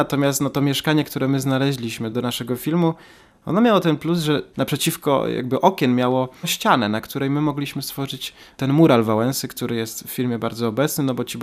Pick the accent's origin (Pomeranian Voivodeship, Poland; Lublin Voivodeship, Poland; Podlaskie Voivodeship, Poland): Pomeranian Voivodeship, Poland; Gdynia; also born or lived in Gdańsk; dorastałem w Gdyni, urodziłem się w Gdańsku, zresztą jako mały chłopiec mieszkałem z rodzicami na Pilotów, czyli tam, gdzie mieszkał prezydent Lech Wałęsa